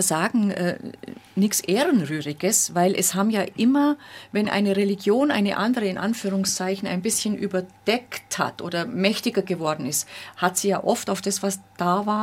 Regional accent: Bavaria, Germany

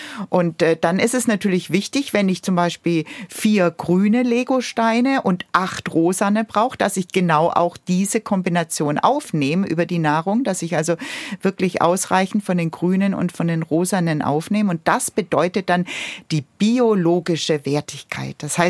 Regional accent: Baden-Württemberg, Germany; accent: Swabian; Vielleicht hört man es bei mir durch die Sprache, durch den Dialekt schon. Ich komme aus dem Schwäbischen.

